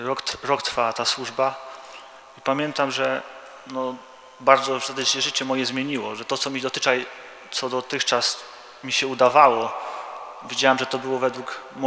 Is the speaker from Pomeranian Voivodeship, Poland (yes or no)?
no; Subcarpathian Voivodeship, Poland; Pochodzę z Podkarpacia, okolice Rzeszowa.